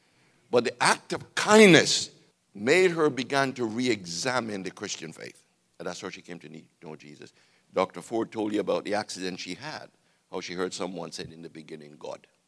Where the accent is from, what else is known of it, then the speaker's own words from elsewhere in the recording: Jamaica; I remember growing up in Jamaica, in the church we grew up in, I was so blessed.